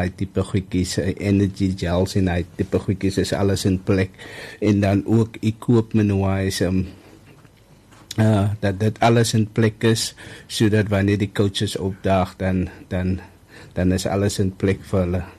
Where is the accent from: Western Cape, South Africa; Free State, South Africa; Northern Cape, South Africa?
Western Cape, South Africa; Wellington; spronkelijk van Wellington.